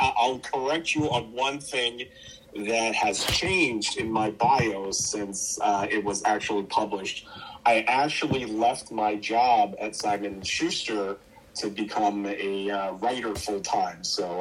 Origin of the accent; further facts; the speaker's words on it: Queens, New York, United States; I was an American-born Chinese kid, born and raised in Queens.